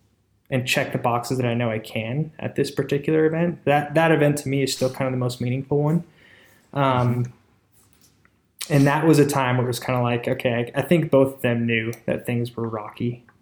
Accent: Phoenix, Arizona, United States; And growing up in Phoenix, I was the only person to ride bikes.

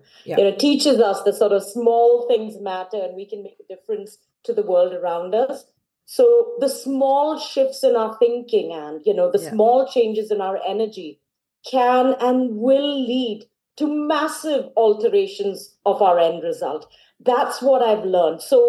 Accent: India; also born or lived in Singapore / France / United States; now in Kent, United Kingdom; I'm a world citizen at heart, being born and brought up in India and then in Singapore. I later studied in France. I've worked in the US in the last 20 years. I've been based in the UK, so I live in Kent.

